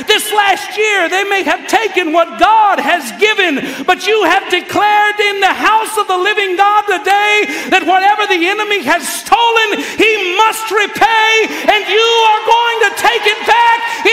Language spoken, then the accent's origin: English; Texas, United States; I said, "Sir, I'm from Texas."